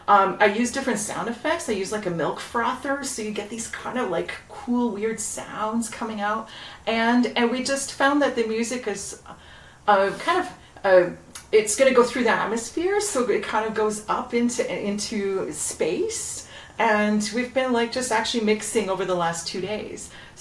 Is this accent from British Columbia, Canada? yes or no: no; Toronto, Ontario, Canada; I grew up in Etobicoke